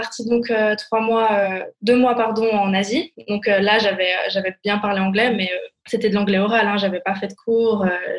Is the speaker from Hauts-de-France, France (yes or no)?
no; Grand Est, France; moved away as an adult; now in Switzerland; je suis arrivée en Suisse à mes 18 ans. Donc, j'ai grandi en Alsace, entre l'Allemagne, la Suisse, l'Autriche, parce que mon papa est autrichien.